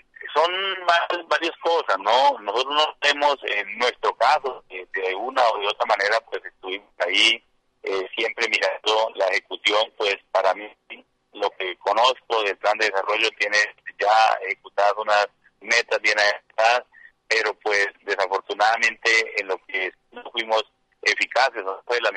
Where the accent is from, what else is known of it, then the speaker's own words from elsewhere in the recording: Paz de Ariporo, Casanare, Colombia; soy de Paz de Ariporo, fui concejal de Paz de Ariporo hace 20 años